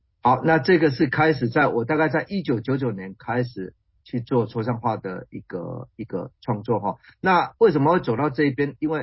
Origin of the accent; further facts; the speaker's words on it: Xiaoliuqiu, Pingtung County, Taiwan; born there; 这是一个我出生的地方，我当然有义务要在这个地方能够去关注到这个地方的成长